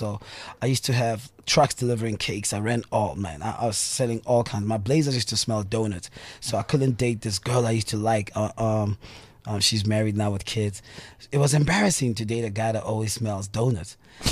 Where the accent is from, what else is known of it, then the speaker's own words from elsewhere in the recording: South Africa; I'm from South Africa.